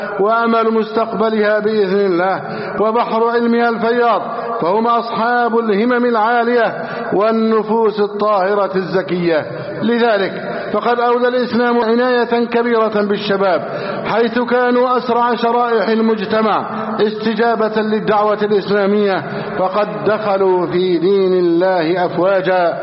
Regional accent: Egypt; بلدنا مصر

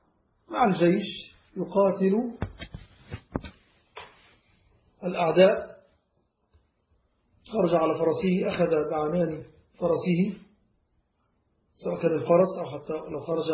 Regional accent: Egypt; يقول هذا عندنا في مصر نقول هذا غلبان

